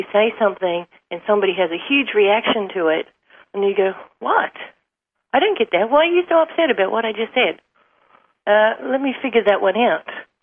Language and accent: English; Australia; I'm from Australia.